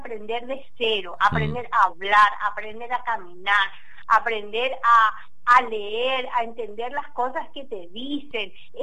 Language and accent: Spanish; Paraguay; Porque yo soy oriunda de Paraguay, nací en Paraguay, ¿verdad?